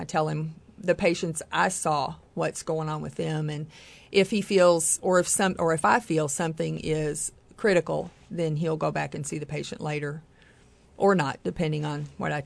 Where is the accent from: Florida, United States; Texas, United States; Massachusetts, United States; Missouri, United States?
Missouri, United States; East Prairie; I'm originally from the Boot Hill of Missouri, East Prairie.